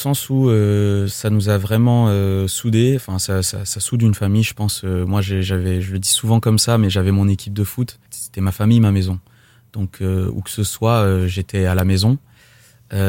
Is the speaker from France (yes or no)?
yes; French Guiana, France; born there; also born or lived in Nîmes / Île-de-France; Je suis né en Guyane. Après, je suis pas resté très longtemps